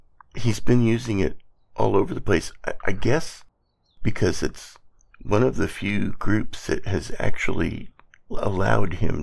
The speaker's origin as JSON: {"language": "English", "region": "Texas", "country": "United States", "tie": "born there", "said": "I was born in Texas."}